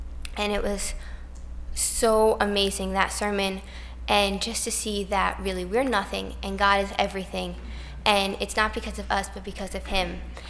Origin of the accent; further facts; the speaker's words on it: Rhode Island, United States; I'm from Rhode Island.